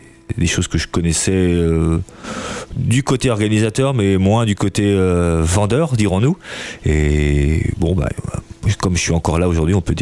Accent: Bourges, Centre-Val de Loire, France; je viens de Bourges, en fait.

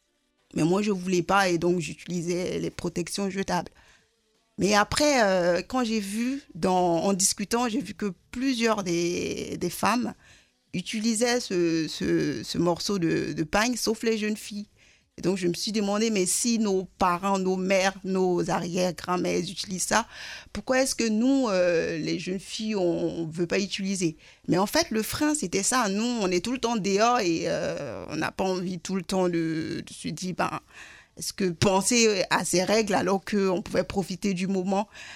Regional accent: Côte d’Ivoire; c'est un mot dans ma langue locale en Côte d'Ivoire. Je suis originaire de la Côte d'Ivoire.

